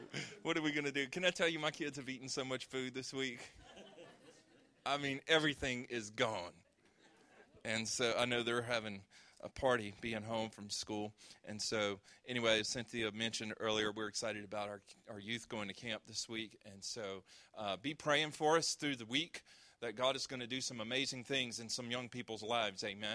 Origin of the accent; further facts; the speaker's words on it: Louisiana, United States; I know I'm from Louisiana. I will eat crawfish, I'll eat crabs, and most things from a ditch.